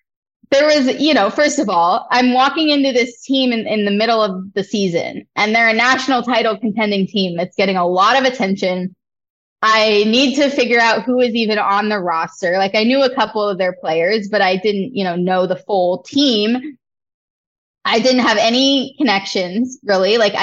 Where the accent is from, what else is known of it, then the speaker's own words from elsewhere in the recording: Michigan, United States; also born or lived in New Hampshire / Utah; So I was born in New Hampshire. I lived in Utah for a while as a kid. I moved to Michigan when I was in middle school, and I graduated from high school in Michigan.